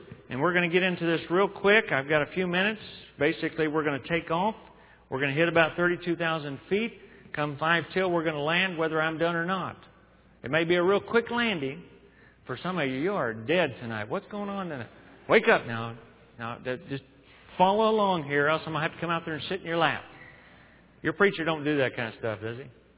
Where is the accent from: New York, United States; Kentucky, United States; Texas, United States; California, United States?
Texas, United States; I'm not sophisticated. I'm from Texas. I tell folks everywhere.